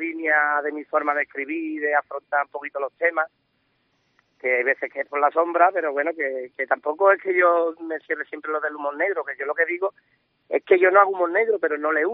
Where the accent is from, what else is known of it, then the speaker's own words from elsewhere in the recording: Seville, Andalusia, Spain; somos de Sevilla.